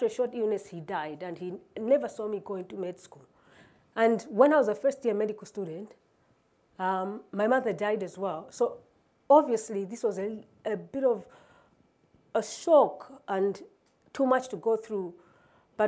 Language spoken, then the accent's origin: English; Malawi; So I was born in Malawi, and like most average middle-class Malawians, had a relatively good life until round about the age of 18